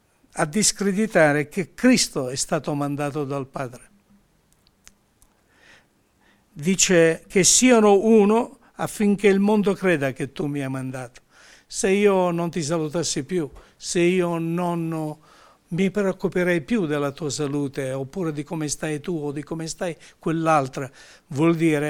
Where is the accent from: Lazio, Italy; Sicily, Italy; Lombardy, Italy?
Sicily, Italy; io lo posso dire da buon siciliano